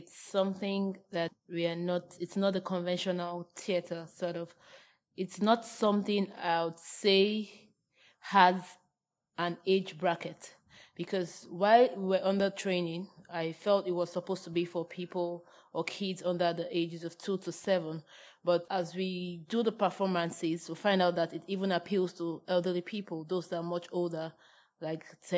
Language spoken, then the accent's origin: English; Nigeria; I'm from Nigeria.